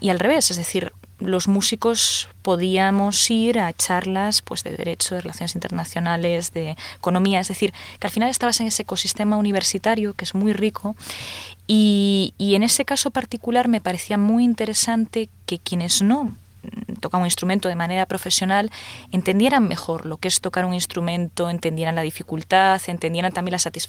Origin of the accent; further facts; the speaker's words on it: Galicia, Spain; gallega de mi tierra